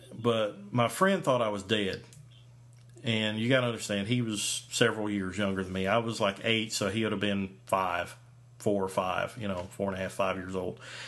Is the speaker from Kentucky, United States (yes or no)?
yes; Kentucky, United States; growing up in Eastern Kentucky, you know, I was in a very rural area